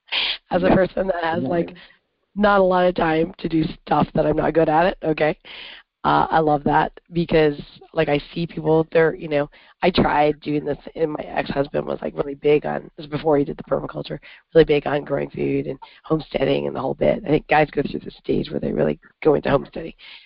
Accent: Canada; now in United States; I'm from Canada and all of Canada is north of here.

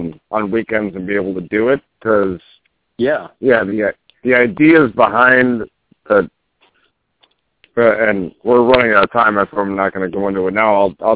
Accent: Texas, United States; when I was growing up in Texas, we had a boat, and that used to be the TV that we used on the boat.

